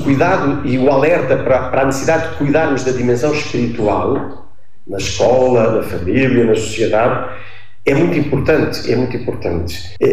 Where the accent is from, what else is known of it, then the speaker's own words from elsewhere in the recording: Lisbon, Portugal; eu que venho de Lisboa, isto toca-me profundamente